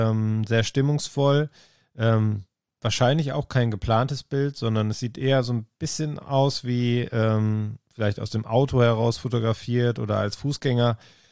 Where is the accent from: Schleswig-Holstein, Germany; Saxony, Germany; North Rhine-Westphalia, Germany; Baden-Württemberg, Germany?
North Rhine-Westphalia, Germany; Ich komme ja aus dem Ruhrgebiet.